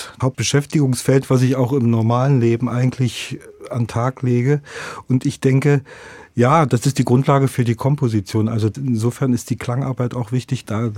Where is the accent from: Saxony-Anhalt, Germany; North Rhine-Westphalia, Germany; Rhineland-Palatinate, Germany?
Saxony-Anhalt, Germany; Magdeburg; born there; In Magdeburg.